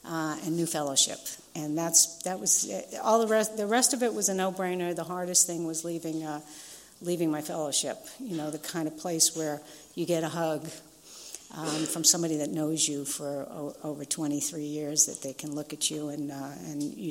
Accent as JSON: {"language": "English", "region": "New York", "country": "United States", "tie": "born or raised there", "moved": "yes", "said": "Prior to that was New York. New York. And it still hasn't left me. I'm still a New Yorker."}